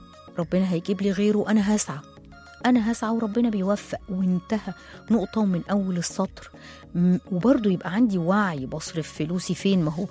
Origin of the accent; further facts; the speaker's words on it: Egypt; إحنا عندنا في مصر نيش